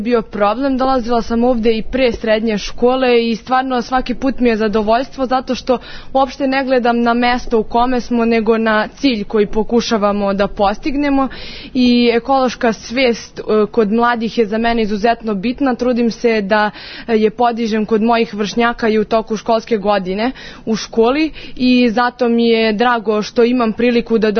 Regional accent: Bela Crkva, Vojvodina, Serbia; dolazim iz Bele crkve

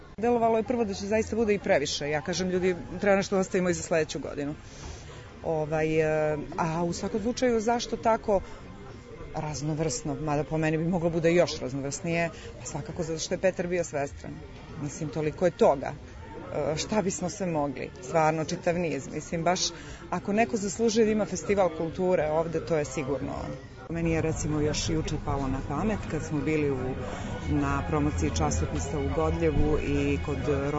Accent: Serbia; nekad kod nas u Srbiji ne dogodi da neko bude sve vreme tako poštovan i voljen kako zaslužuje.

